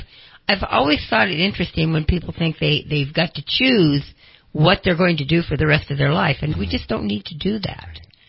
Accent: Twin Falls, Idaho, United States; Oh, right down the street. I'm from Twin Falls.

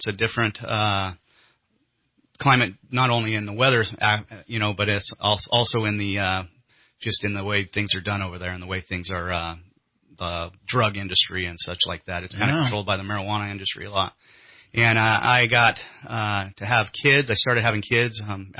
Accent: Eureka, California, United States; I'm not. I'm not a local guy here. I grew up in on the coast in Eureka. I'm from Eureka, California

